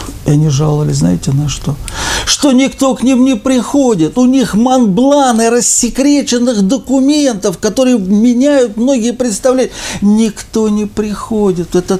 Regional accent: Moscow, Russia; что я очень лично переживаю, как коренной москвич.

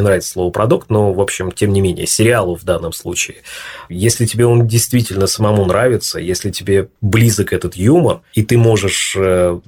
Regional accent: Tolyatti, Samara Oblast, Russia; Здесь просто, ну, да, я вырос в Тольятти. Здесь мои друзья, близкие, родные.

